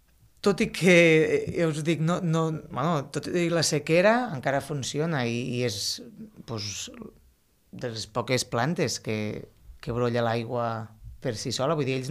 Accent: El Masroig, Catalonia, Spain; jo que sóc del Marroig

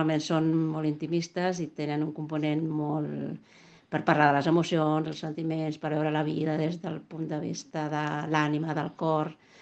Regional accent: Cabassers, Catalonia, Spain; also born or lived in Barcelona; Jo a tot arreu dic que ben bé no sé d'on sóc, eh? Perquè sóc mig de Cabassers i mig de Barcelona per naixement, però per arrel sóc d'aquí, de Cabassers.

